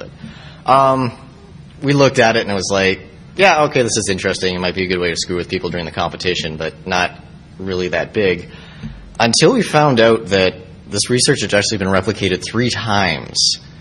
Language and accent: English; Canada; because I am Canadian and I actually would like to leave your wonderful country